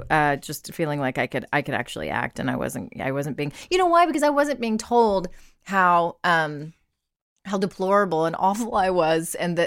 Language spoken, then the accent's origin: English; Texas, United States; accent: Texas; it is my Texas accent blended in with my British accent